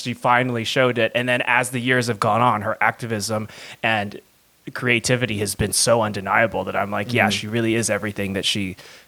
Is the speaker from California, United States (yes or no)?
yes; San Diego, California, United States; born there; make the joke about me being born in San Diego